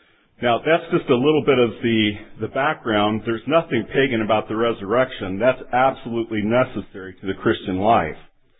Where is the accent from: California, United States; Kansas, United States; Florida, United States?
Kansas, United States; moved away; I grew up in Kansas and moved to the North.